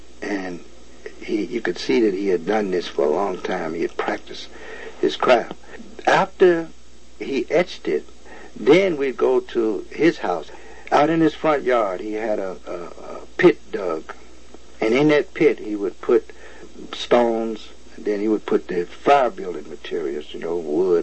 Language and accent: English; Memphis, Tennessee, United States; I'm from Memphis, Tennessee.